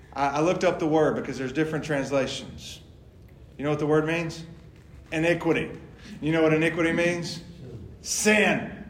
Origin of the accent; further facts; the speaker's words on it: Alabama, United States; Me growing up in North Alabama, I always want to see him say please.